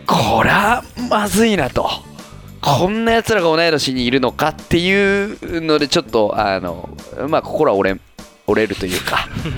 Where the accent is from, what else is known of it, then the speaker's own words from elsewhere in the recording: Tokyo, Japan; ベルディがまあまあ地元東京ベルディじゃないですか。